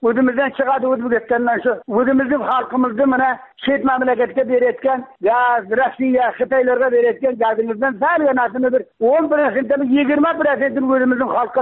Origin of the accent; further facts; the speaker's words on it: Angor, Surxondaryo Region, Uzbekistan; Yo'q, men hali Guliston mahallasidanman men, Angordan.